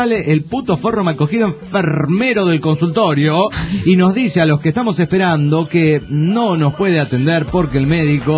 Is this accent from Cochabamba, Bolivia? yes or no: yes; Cochabamba, Bolivia; de Cochabamba, Bolivia.